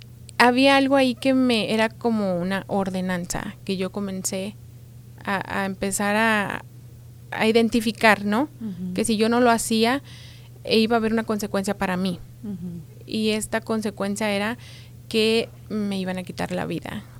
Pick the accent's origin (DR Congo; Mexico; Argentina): Mexico; Colonia Guadalupe Victoria, Chihuahua; also born or lived in Ciudad Juárez; soy una más de Chihuahua. Una más de Chihuahua. Nací en Ciudad Juárez, uh-huh. Pero crecí en un pueblito muy pequeño. Ajá. Un pueblito pequeño, se llama Colonia Guadalupe Victoria.